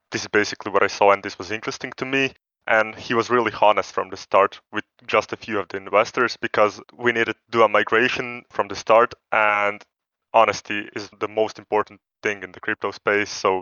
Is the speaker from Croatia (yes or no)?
yes; Croatia; I'm the team's youngest team member, and I'm coming from Croatia.